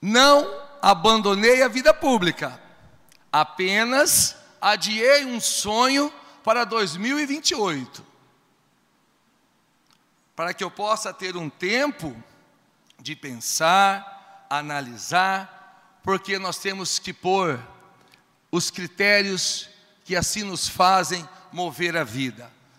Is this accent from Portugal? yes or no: no; Mato Grosso do Sul, Brazil; eu que sou sul-mato-grossense nato, filho de pais do pulador